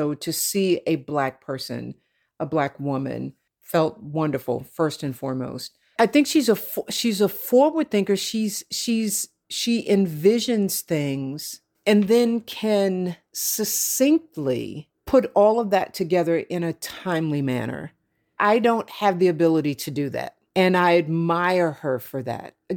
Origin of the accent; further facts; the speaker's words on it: Pennsylvania, United States; because I'm from Franklin County. And so Gettysburg is in a different county and it's about 30 minutes away.